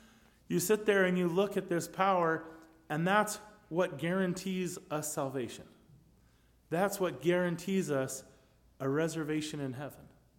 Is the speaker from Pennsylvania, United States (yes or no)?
no; Missouri, United States; born there; I know I was born in Missouri. I think their logo is Show Me State, right?